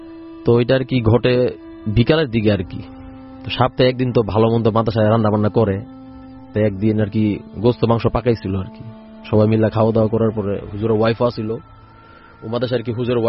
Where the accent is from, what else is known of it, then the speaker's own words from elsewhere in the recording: Gazipur, Dhaka Division, Bangladesh; আমি গাজীপুর বড়বাড়ি থেকে আসছি।